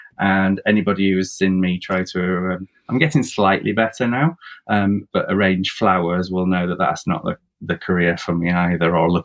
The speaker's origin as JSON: {"language": "English", "region": "North West England", "country": "United Kingdom", "tie": "born or raised there", "said": "I grew up in the Lake District, just on the outskirts of that, right on Morecambe Bay."}